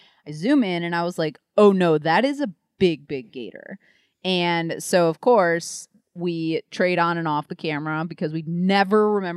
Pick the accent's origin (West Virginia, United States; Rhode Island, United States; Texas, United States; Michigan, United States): Michigan, United States; We're born and raised in Michigan, and Court has never really left Michigan.